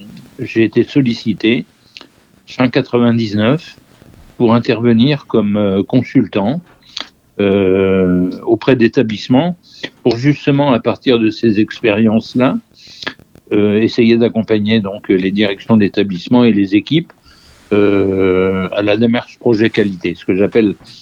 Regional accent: Pays de la Loire, France; Je suis aussi du Maine-et-Loire.

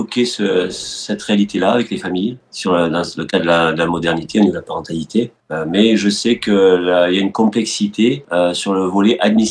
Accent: Occitanie, France; Moi, je suis arrivé en France à 4 ans avec mon frère et ma sœur. Et c'est vrai que j'ai grandi dans le Gard

